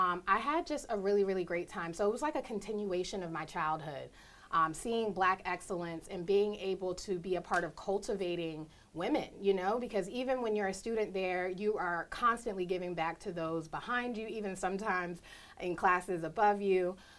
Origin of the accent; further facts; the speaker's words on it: Maryland, United States; And I looked up my home state of Maryland and realized they had just passed the medical cannabis bill the year before in 2013.